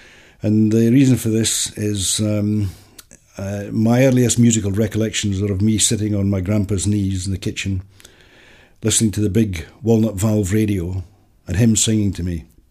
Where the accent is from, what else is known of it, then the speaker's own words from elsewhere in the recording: Glasgow, Scotland, United Kingdom; growing up in the Glasgow of the late 1940s and the early 1950s.